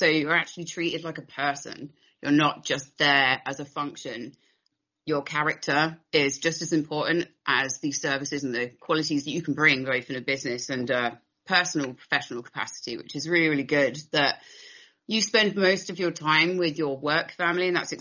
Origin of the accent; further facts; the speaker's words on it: Southampton, South East England, United Kingdom; moved away as an adult; now in United States; I'm originally from England, from a town called Southampton, where the Titanic set sail from.